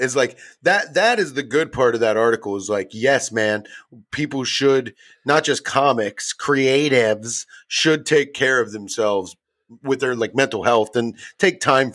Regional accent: Cincinnati, Ohio, United States; I'm from Cincinnati. I know what happens when a fucking gorilla gets out of control.

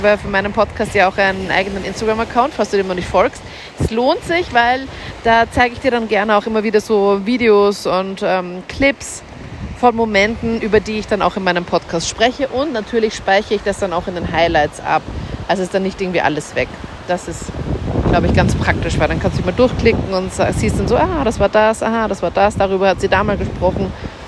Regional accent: Austria; Das sind auch so die Strände, wo man als Österreicher einfach am nächsten ist und einfach super schnell hinkommt.

